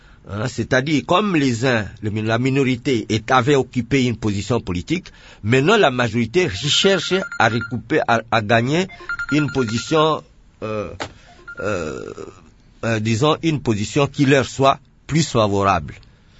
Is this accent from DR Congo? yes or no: yes; Mai-Ndombe, DR Congo; je suis originaire de Maïndombé